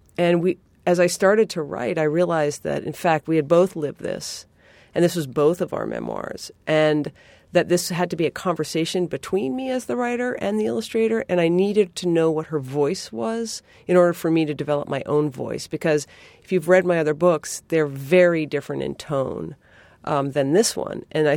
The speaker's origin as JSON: {"language": "English", "region": "New England", "country": "United States", "said": "I mean, I'm from New England."}